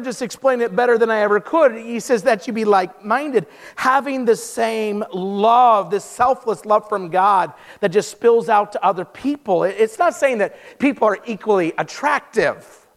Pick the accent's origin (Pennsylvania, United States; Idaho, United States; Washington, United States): Idaho, United States; Twin Falls; I'm from Idaho, and I just met somebody who was born in Idaho or grew up in Wendell. That's like 30 minutes from where I grew up.